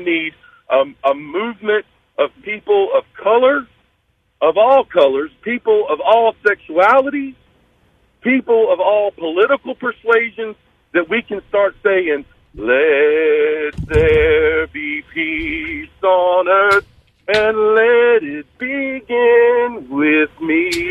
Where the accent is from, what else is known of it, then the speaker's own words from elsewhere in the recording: Thomasville, North Carolina, United States; I want you to know that I grew up in Thomasville, North Carolina, right?